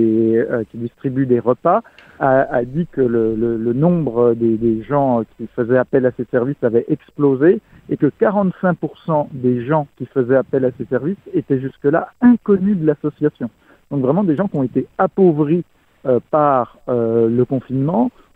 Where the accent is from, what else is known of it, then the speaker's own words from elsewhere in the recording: France; en tant que Français, j'étais très heureux de parler avec mes compatriotes de cœur québécois.